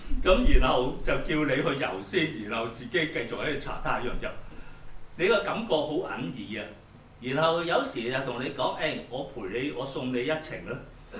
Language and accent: Cantonese; China; 對我哋中國人嚟講，你同我都知道